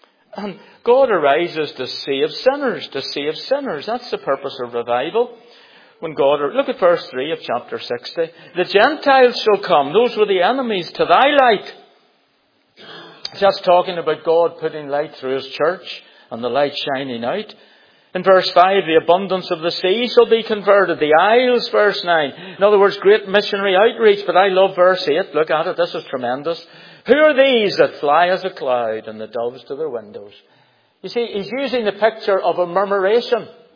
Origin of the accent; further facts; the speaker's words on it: Belfast, Northern Ireland, United Kingdom; I was brought up in Belfast, used to see, was it 20, 30,000 in the 60s when I was young, shipyard men coming home.